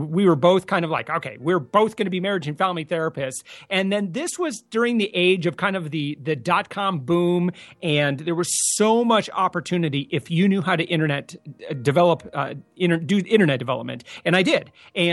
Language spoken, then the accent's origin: English; Michigan, United States; also born or lived in Hawaii; So I'm originally from Michigan, and I joined the United States Navy.